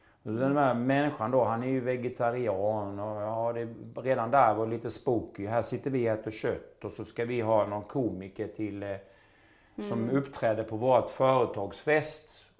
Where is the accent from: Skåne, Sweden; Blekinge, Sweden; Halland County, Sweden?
Halland County, Sweden; Halmstad; När jag går på gatorna i Halmstad så riktigt kan jag se hur en del människor tycker illa om mig.